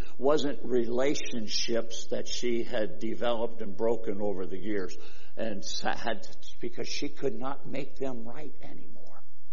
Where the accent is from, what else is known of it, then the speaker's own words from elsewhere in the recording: Freeburg, United States; I was born and raised in Freeburg.